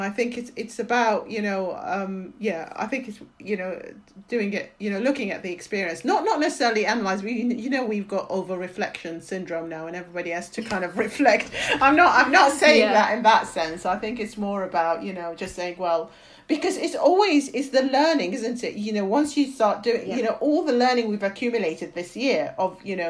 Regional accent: Iraq; I was off school for many months as part of being, you know, in, you know, growing up in Iraq, you know.

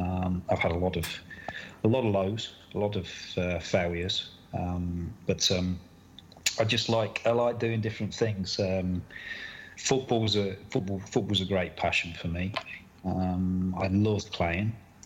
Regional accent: England, United Kingdom; I was very, very honoured that they allowed me to, as an Englishman, to go and play for them.

